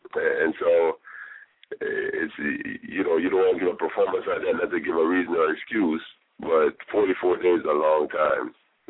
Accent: Jamaica; you know, I'm from Jamaica

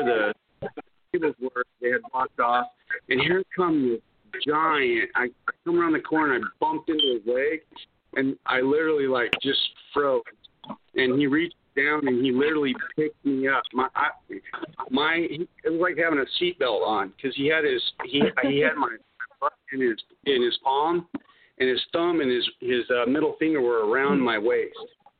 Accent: West Coast, United States; I'm originally from the West Coast

